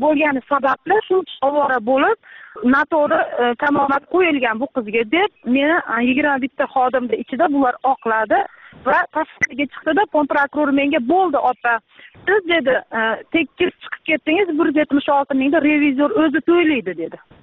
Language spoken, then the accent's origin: Uzbek; Baliqchi, Andijan Region, Uzbekistan; born there; 1982-yil 25 fevral Andijon viloyati Baliqchi tumanida tug'ilganman.